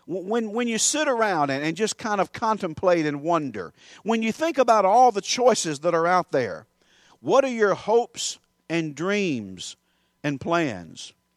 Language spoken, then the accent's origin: English; United States; because I'm an American and I can have that stuff.